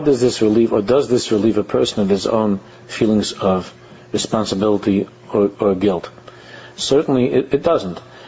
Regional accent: United States; Anybody that expects to see hatzlocha immediately, that's how we were raised in America

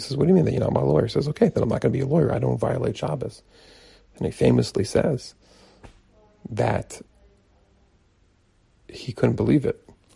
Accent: Five Towns, New York, United States; I grew up in the Five Towns. I certainly know everybody.

